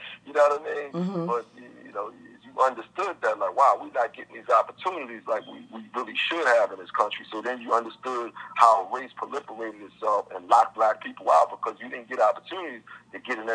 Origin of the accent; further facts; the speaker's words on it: Philadelphia, Pennsylvania, United States; growing up in Philadelphia, we were chasing girls all the time.